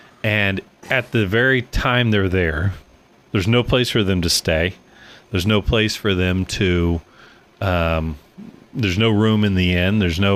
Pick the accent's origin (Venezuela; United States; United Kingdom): United States; Altamont, Kansas; now in Independence, United States; I live in Independence, but I grew up in Altamont, and so it'd be like me having to go back to Altamont, where I was from